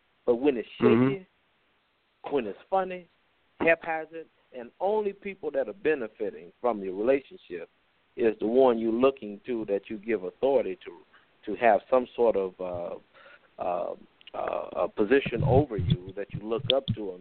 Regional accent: Chicago, Illinois, United States; When I grew up in Chicago, man, I can't tell you how many times three or four detectives pull up in one vehicle

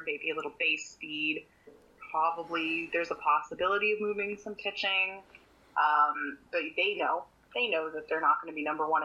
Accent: Canada; I, as a Canadian, heartily approve.

